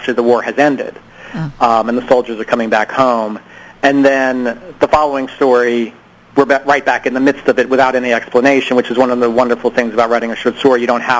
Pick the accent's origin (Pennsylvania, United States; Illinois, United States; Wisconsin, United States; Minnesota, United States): Pennsylvania, United States; Pittsburgh; moved away as an adult; also born or lived in New York City; I grew up in Pittsburgh, and I based a lot of these characters on people that I would have known.